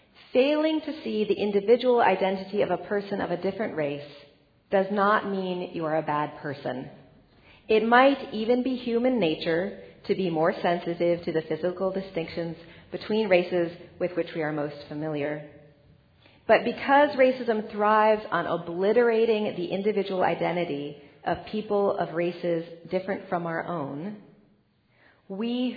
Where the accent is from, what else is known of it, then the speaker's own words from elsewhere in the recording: Los Angeles, California, United States; I was a white kid, a basically good kid, growing up in Los Angeles, California, parented by liberal parents who taught me that prejudice was wrong.